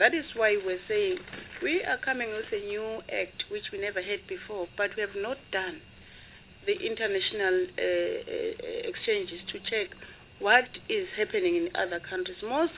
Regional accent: Mpumalanga, South Africa; I'm from Mpumalanga, remember I said.

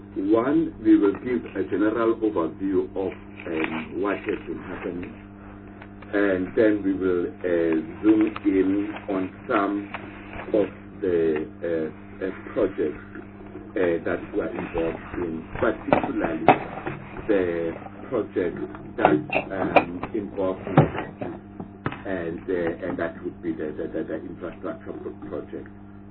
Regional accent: Gugulethu, Western Cape, South Africa; I grew up in Kukuletu, but it's also doesn't seem to be helping.

